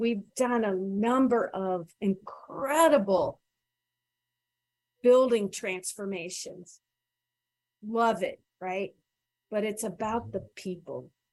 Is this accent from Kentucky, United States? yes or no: yes; Louisville, Kentucky, United States; And I grew up in Louisville, Kentucky, which is just across the river from New Albany, Indiana.